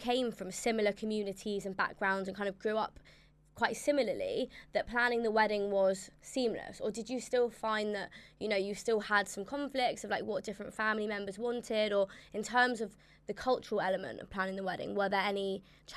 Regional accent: India; Well, obviously, we are both Indian and you are Jewish

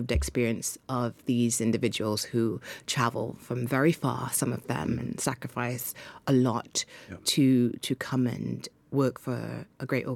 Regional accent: London, United Kingdom; born there; I was born in London, and I'll tell a little story.

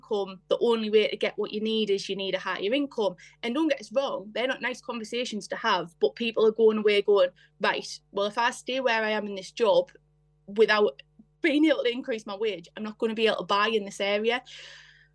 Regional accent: North East England, United Kingdom; I'm from the Northeast. I was not very young, but I was quite young when I bought my first home. And that was just pure luck because I lived in the Northeast.

